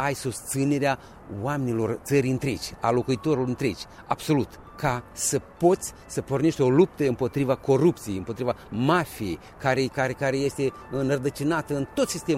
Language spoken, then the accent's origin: Romanian; Moldova; Iarăși, suntem moldoveni